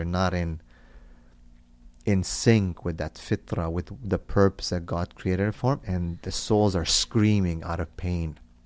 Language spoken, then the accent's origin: English; Romania; that's how we were raised in Romania.